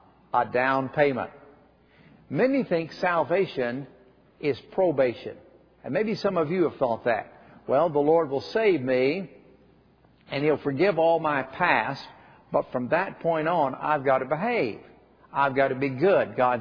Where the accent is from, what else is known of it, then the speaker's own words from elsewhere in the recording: Tennessee, United States; I grew up in Calvary Baptist Church up in East Tennessee.